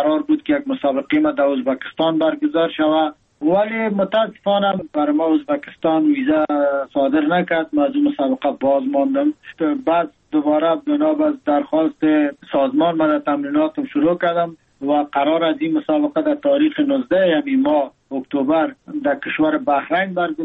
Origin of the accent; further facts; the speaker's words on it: Afghanistan; now in Thailand; هر لحظه‌ش برام که یادم میاد مردم افغانستان، وطنم، دوری از وطن، مسافرت برام رنج است، برام تشویش است.